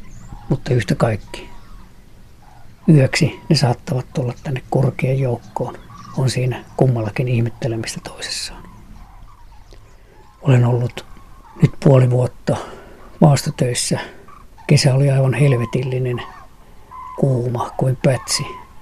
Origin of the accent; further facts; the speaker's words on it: Lappee, South Karelia, Finland; Paajasen veljesten isä oli ainoa maanviljelijä, joka kannatti täällä suojelua silloin, kun minä tulin Lappeelta koulupoikana.